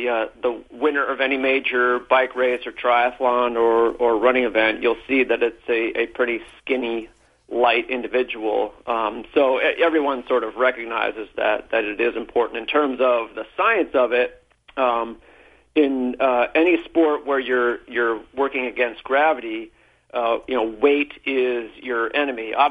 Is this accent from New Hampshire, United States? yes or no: yes; New Hampshire, United States; Yeah, so I'm a runner originally. I grew up in New Hampshire.